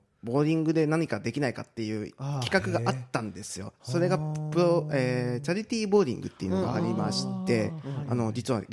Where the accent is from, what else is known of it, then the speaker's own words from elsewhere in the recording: Matsudo, Chiba, Japan; 自分の地元松戸市なんで、